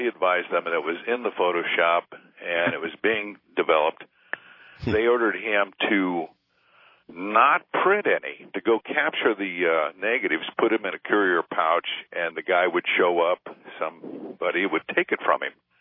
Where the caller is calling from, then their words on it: San Diego, California, United States; I'm calling from San Diego.